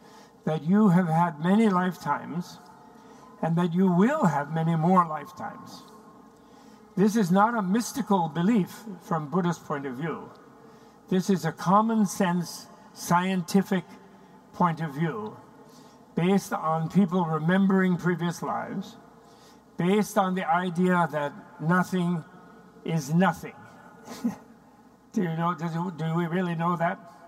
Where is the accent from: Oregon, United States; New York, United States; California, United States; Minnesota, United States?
New York, United States; I'm from New York. We talk fast.